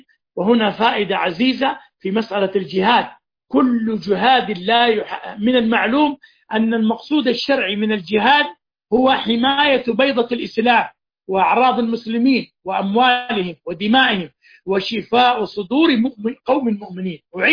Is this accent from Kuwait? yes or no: no; Saudi Arabia; عندنا في السعودية